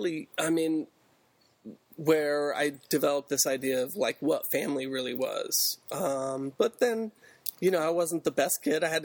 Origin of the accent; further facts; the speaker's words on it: Hawaii, United States; also born or lived in San Francisco; I was born in San Francisco and lived on basically a barge there with my parents and some other hippie families. And then when I was two, we sailed to Hawaii on a big boat, and I grew up there.